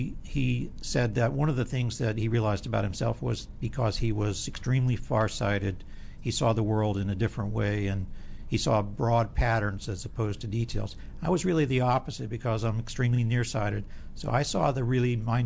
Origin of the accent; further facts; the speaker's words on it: Dalton, Georgia, United States; Originally, I grew up in North Georgia, a small town called Dalton.